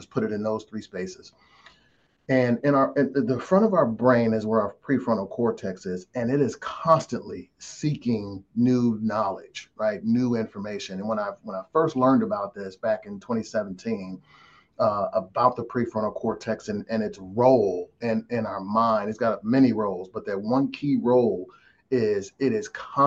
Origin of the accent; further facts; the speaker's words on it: Cleveland, Ohio, United States; moved away as an adult; I'm born and raised from Cleveland. I live in Tennessee now, but I'm born and raised in Cleveland. I left about 6-7 years ago, just chasing my career aspirations and stuff.